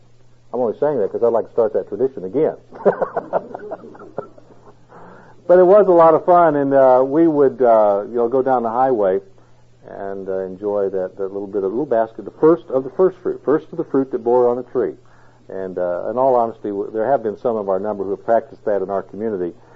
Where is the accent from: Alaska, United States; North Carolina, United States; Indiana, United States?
Indiana, United States; also born or lived in Texas; I'm from Indiana, but people would know me as a Texan because I've spent so much of my life in Texan.